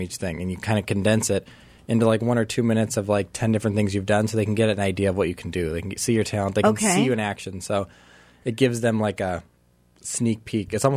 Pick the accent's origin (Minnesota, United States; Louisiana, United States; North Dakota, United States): Minnesota, United States; Minneapolis; moved away as an adult; Minneapolis.